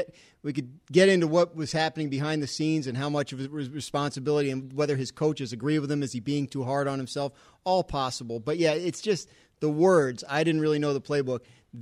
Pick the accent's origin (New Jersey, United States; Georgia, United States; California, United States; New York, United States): New Jersey, United States; Trenton; also born or lived in Ridgewood; I grew up in Trenton, near Trenton, and it was pork roll there.